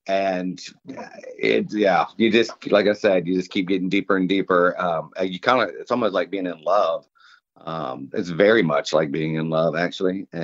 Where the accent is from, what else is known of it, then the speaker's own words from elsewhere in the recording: Savannah, Georgia, United States; I'm from Savannah. That is exactly what I would say.